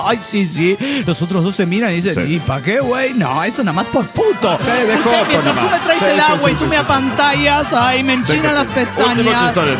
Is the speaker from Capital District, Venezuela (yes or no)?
no; Turmero, Aragua, Venezuela; de Turmero, Venezuela.